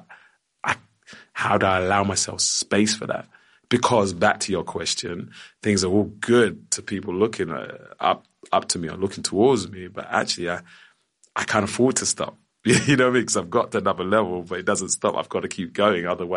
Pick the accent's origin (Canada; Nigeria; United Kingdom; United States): United Kingdom; Plaistow, London; born there; I was born in Plaistow, East London, and I still go to the same barbers, Mr. T's on the Barking Road.